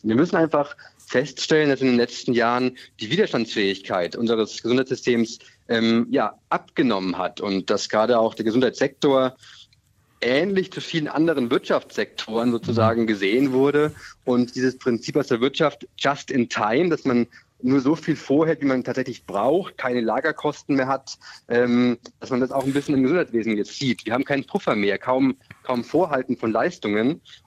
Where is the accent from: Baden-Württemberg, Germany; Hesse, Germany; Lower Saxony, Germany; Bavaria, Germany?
Bavaria, Germany; ich komme ja selbst aus Bayern zum Beispiel